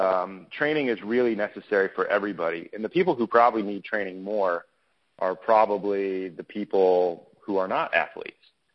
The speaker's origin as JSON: {"language": "English", "region": "Ohio", "country": "United States", "tie": "born or raised there", "said": "Well, I grew up in Ohio, and I grew up on a horse farm. My mother was a horse riding coach"}